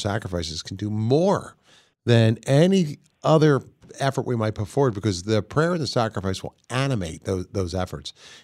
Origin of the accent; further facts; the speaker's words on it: Pennsylvania, United States; you know, in my home state, I'm a son of Pennsylvania.